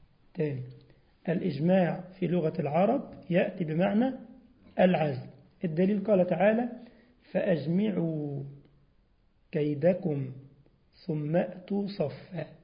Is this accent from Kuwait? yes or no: no; Egypt; ان طبعا عندنا في مصر حاجه اسمها سروال